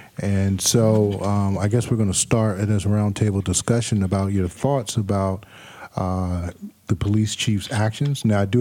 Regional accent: Roanoke, Virginia, United States; also born or lived in Seattle; I grew up here in Roanoke, went to Hampton University, left, went to Seattle for about 23 years, and decided to come back to my hometown

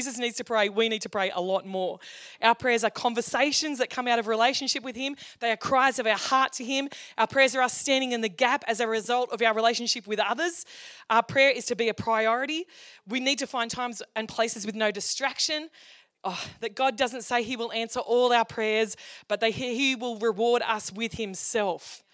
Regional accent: Australia; as an Australian, I pray for something.

